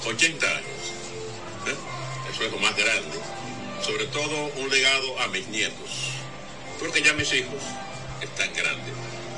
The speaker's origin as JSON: {"language": "Spanish", "region": "La Romana", "country": "Dominican Republic", "said": "Así que gracias a mi pueblo de La Romana"}